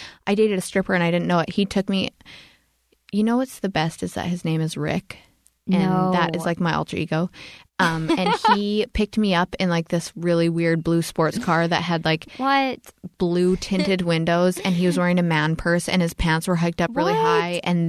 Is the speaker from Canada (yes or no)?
yes; Canada; I've like made up my own accent just from like trying to take out my Canadian-ness, which I don't want to do.